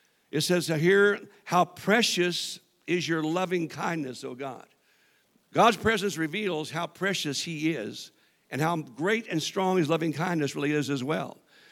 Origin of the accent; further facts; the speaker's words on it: Kansas, United States; at a church I went to when I was raised in Kansas